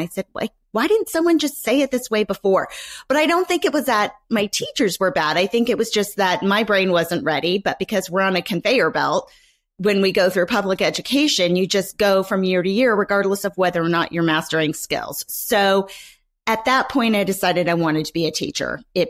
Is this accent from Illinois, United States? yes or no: no; San Jose, California, United States; And I grew up in East San Jose in California, where I had a single mother who with two older sisters.